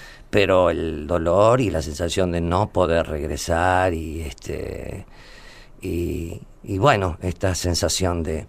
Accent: Italy; Spanish is a second language; habla italiano, porque yo soy italiano, habla español, habla portugués, habla inglés

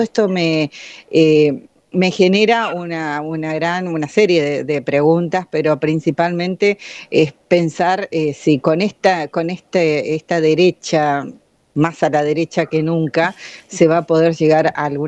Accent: Argentina; somos los argentinos que votamos y que votamos salir del macrismo

